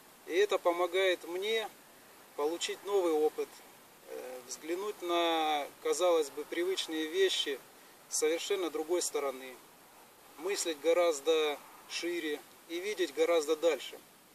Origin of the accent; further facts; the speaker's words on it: Maykop, Adygea, Russia; мне 33 года, я из России, города Майкопа, Республики Адыгея.